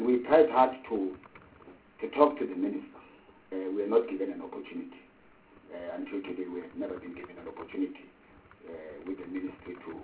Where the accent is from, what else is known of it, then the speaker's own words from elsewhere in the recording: South Africa; I'm a South African. I'm a South African first.